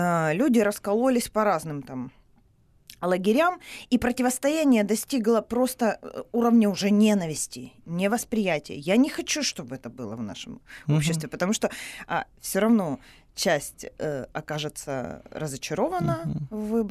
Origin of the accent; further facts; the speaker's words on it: Luhansk, Luhansk Oblast, Ukraine; moved away; вот в Луганске, я из Луганска, переселенка